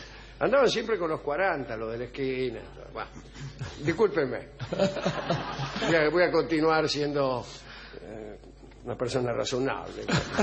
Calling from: Virrey del Pino, Buenos Aires Province, Argentina; Vengo de Virrey del Pino.

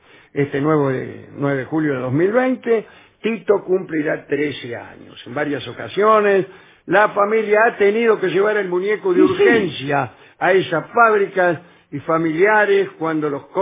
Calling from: La Calera, Córdoba, Argentina; de La Calera, a 16 kilómetros de Córdoba, claro. Es la primera vez que les escribo.

